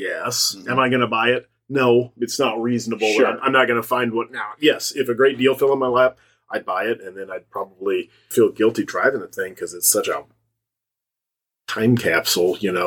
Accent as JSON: {"language": "English", "town": "Kansas City", "country": "United States", "tie": "born or raised there", "said": "And I saw a few whenever I grew up in Kansas City."}